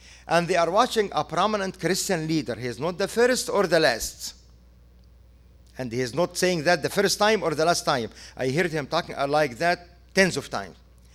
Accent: United States; I'm an American. I live in America.

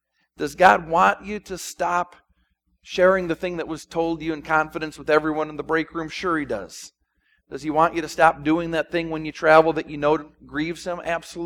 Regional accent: Minnesota, United States; when I was growing up in Minnesota, in my backyard we had two apple trees and a crab tree.

